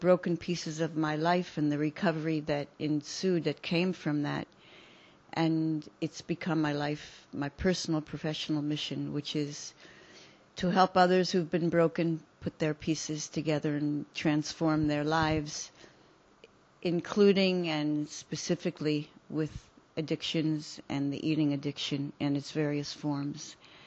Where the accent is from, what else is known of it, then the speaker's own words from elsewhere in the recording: Philadelphia, Pennsylvania, United States; also born or lived in New York; now in Israel; Most of the time I didn't have to fight to be Jewish in the growing up in America, in Philadelphia, New York.